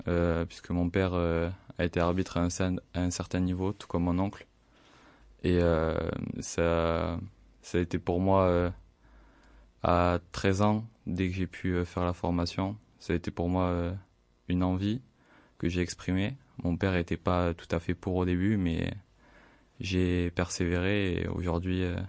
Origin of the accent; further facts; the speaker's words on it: Saint-Jean, Occitanie, France; born there; j'ai 16 ans, je suis né à Saint-Jean près de Toulouse, je suis en seconde au lycée Déodat de Séverac en sport-études arbitrage.